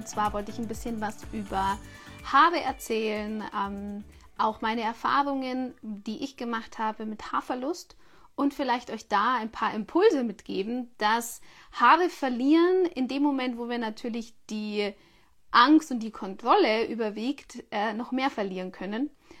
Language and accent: German; Bavaria, Germany; zumindest da, wo ich herkomme aus Bayern, ist nicht unbedingt Chlor im Wasser